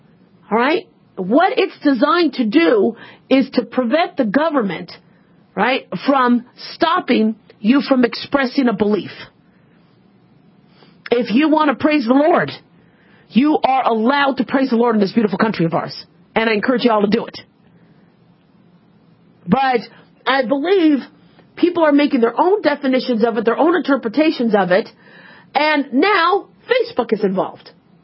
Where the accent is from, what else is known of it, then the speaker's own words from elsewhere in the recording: United States; born there; even though I was born in America, I'm a U.S. citizen, right?